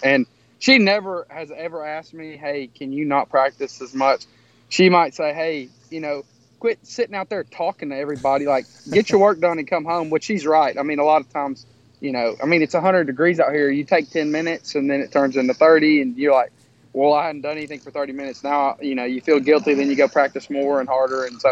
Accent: Crockett, Texas, United States; we moved out to the 9-hole course where I grew up in Crockett, Texas. That's where I'm a product of. And that's right between Houston and Dallas, middle of nowhere.

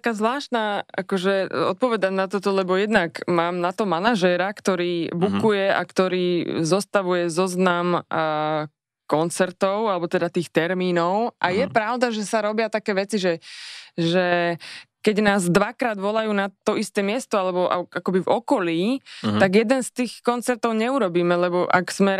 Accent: Súľov, Žilina Region, Slovakia; asi to, že som fakt že zo Sulovských skál a tam som už ako dieťa liezla

